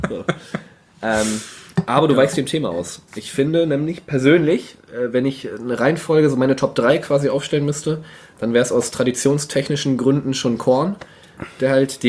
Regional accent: Schleswig-Holstein, Germany; ich komme aus Nordfriesland

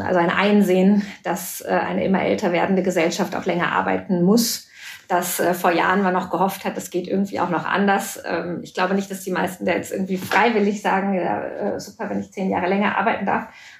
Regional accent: Germany; Und ich als Deutsche denke mir immer so, was habt ihr eigentlich bei uns?

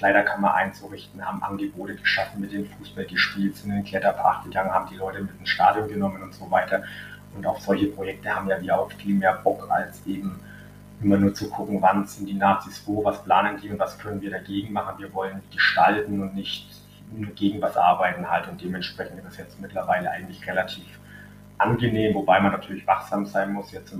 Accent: Fürth, Bavaria, Germany; Also jemand wie auch ich jetzt, der gebürtige Fürther ist, das hängt einfach zusammen.

